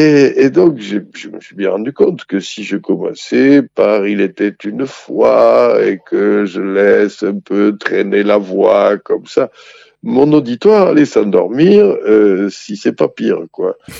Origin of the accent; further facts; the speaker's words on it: Occitanie, France; Moi, je suis de la Haute-Ariège, dans un pays où la télé est arrivée un peu tard.